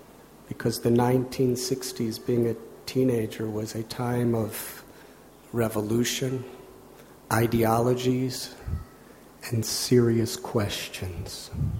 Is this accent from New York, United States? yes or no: no; Highland Park, Illinois, United States; also born or lived in Chicago; I was born in Chicago and grew up in a suburb of Chicago, Highland Park. And that was in 1950 when I was born.